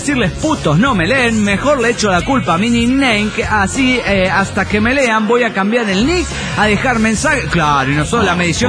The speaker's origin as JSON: {"language": "Spanish", "town": "El Bolsón", "region": "Río Negro", "country": "Argentina", "said": "del Bolsón Argentina."}